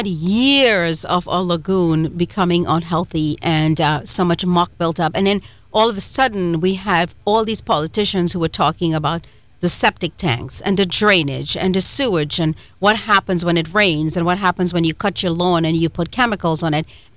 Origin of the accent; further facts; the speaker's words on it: Trinidad & Tobago; now in United States; I was born in the islands. I was born in Trinidad and Tobago, and I was raised in a village.